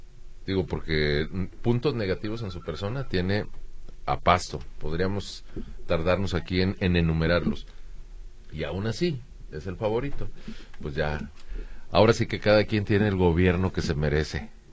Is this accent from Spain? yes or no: no; Mexico; Como mexicano me gustaría que no gane